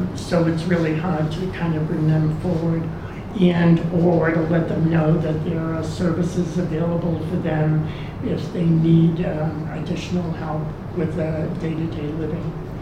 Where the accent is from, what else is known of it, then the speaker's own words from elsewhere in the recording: Boston, Massachusetts, United States; And we born and raised in Boston, so she was a stubborn Boston Irish Catholic pain in the ass.